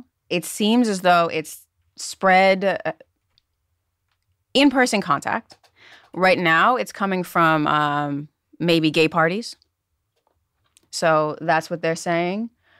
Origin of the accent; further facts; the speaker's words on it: Boston, Massachusetts, United States; born there; So I was born in Boston, went to school in Providence.